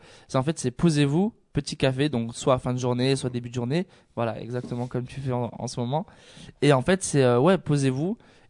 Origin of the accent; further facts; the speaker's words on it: Corsica, France; vu que je suis corse aussi, donc j'aime beaucoup.